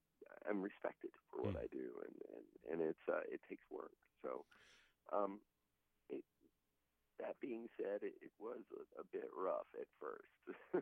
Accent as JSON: {"language": "English", "town": "Chesapeake", "region": "Virginia", "country": "United States", "lives_now": "Richmond, United States"}